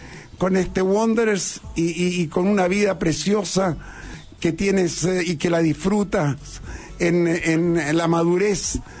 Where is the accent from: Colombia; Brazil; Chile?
Chile; yo hablo así como chilenos